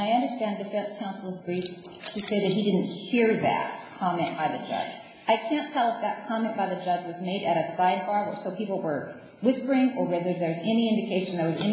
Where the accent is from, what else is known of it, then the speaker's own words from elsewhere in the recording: Alaska, United States; So, since I'm from Alaska, I don't know about the local custom